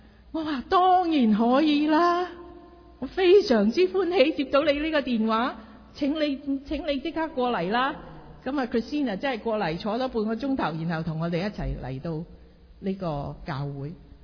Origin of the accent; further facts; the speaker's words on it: China; 即系我哋中国人一句说话咧